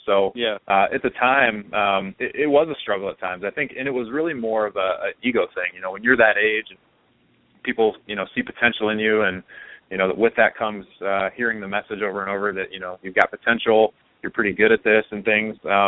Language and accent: English; Ohio, United States; I think the biggest running thing we had going was growing up in Ohio. Naturally, I rooted for the Buckeyes.